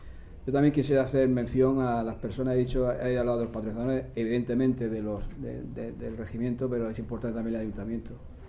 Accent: Cartagena, Bolívar, Colombia; cuando toca en concreto venir a esta ciudad, a Cartagena, a mi tierra, pues una satisfacción.

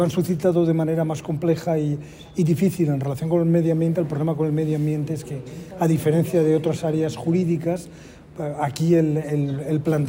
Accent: Valencian Community, Spain; now in Madrid, Spain; soy valenciano. Ya le digo que, en fin, que vivo... Bueno, nací, más bien vivo en Madrid, pero esto, soy hijo de agricultores

